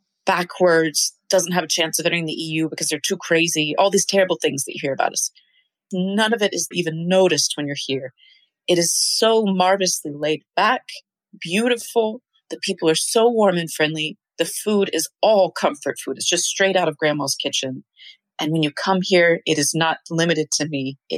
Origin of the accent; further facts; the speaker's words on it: Nigeria; now in Sarajevo, Bosnia and Herzegovina; being an American and living and growing up in Nigeria.